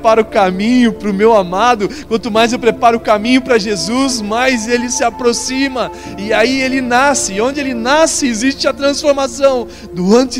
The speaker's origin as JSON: {"language": "Portuguese", "region": "São Paulo", "country": "Brazil", "tie": "born or raised there", "said": "lá em São Paulo, onde eu nasci, onde eu morei."}